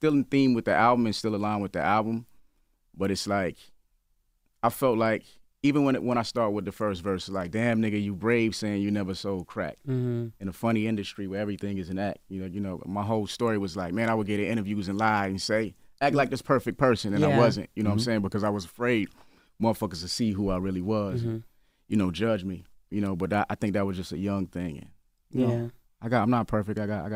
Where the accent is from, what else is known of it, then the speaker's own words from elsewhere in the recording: South Carolina, United States; It's a lot of people that still don't know I'm from South Carolina, even though I waved the flag so heavily.